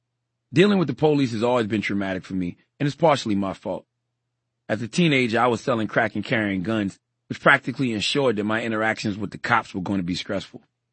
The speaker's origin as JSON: {"language": "English", "region": "the South", "country": "United States", "tie": "born or raised there", "said": "There's no question the stress I experienced as an African-American, especially a poor one growing up in the South, has directly led to my issues with anxiety."}